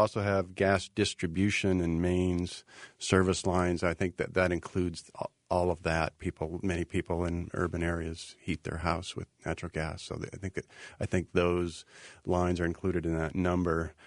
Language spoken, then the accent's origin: English; Billings, Montana, United States; an Exxon pipeline in Laurel, Montana, close to where I grew up in Billings